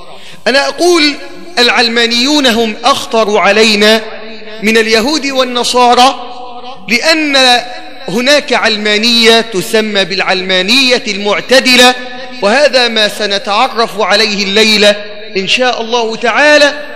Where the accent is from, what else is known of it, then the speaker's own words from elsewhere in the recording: Egypt; علشان كده التعليم عندنا في مصر للأسف الدين فيه مادة أساسية ولا مادة هامشية؟